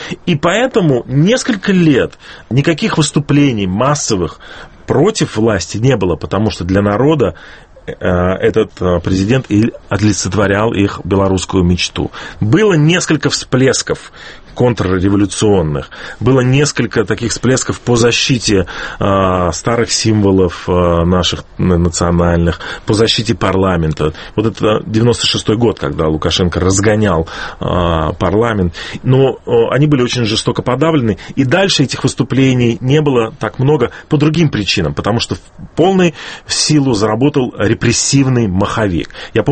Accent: Belarus; и как мы, белорусы, в момент распада Советского Союза, самая перспективная республика

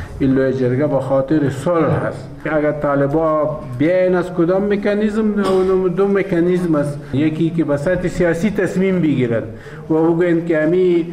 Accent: Afghanistan; ما هم از افغانستان هستیم،

